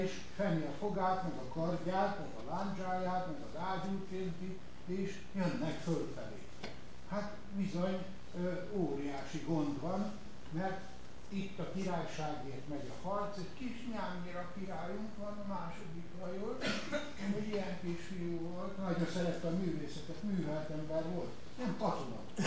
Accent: Szeged, Csongrád-Csanád, Hungary; Még azért azt elmondom, hogy én szegedi vagyok. Ez fontos, mert Szeged a Szeged.

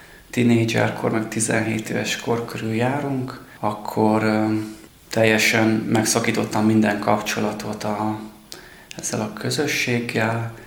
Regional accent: Nyírtelek, Szabolcs-Szatmár-Bereg, Hungary; also born or lived in Nyíregyháza; Nyíregyházán születtem, és ezen a környéken nagyon sok ilyen tanya bokor van. Az egyik ilyen bokortanyán, halmos bokorban éltünk a családommal 4 éves koromig, és utána költöztünk be ide Nyírtelekre, és azóta itt élek.

